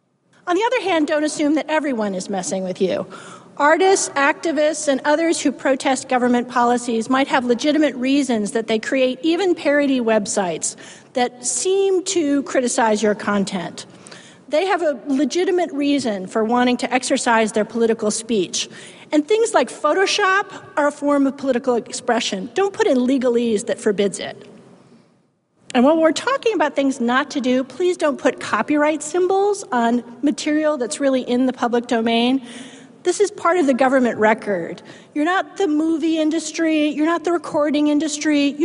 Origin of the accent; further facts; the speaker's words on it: California, United States; And besides, I'm from California. When I think safety, I don't think mountain lion.